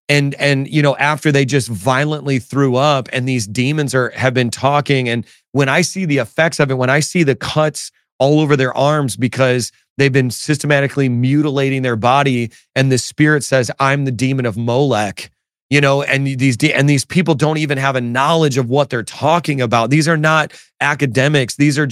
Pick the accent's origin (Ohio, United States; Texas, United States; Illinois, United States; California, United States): Illinois, United States; Chicago; because I'm originally from Chicago area. So I'm like an old school, like 90s era Bulls fan.